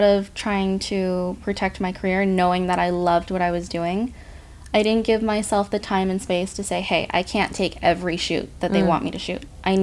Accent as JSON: {"language": "English", "region": "Pacific Northwest", "country": "United States", "said": "I'm from the Pacific Northwest"}